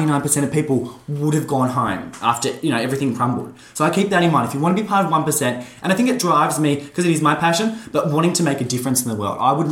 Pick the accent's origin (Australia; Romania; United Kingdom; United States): Australia; Victoria; I grew up outside of Melbourne in a small town, and I was always restricted.